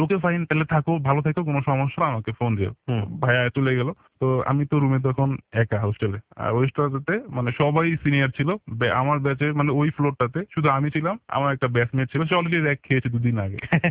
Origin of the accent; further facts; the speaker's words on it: Barisal, Barisal Division, Bangladesh; একদমই ঢাকার বাইরে থেকে এসেছি, বরিশাল থেকে এসেছি, কাউকে এখানে চিনি না